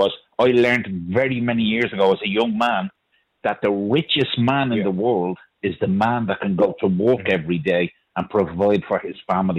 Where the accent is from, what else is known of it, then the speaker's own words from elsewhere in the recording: Ireland; as an Irish man and as a grandfather as a man who was in the Irish Army